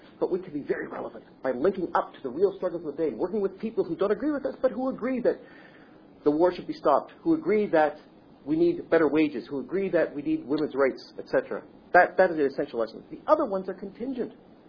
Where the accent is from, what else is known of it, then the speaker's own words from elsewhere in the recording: Russia; Growing up in Russia, you knew that there was a catastrophic crisis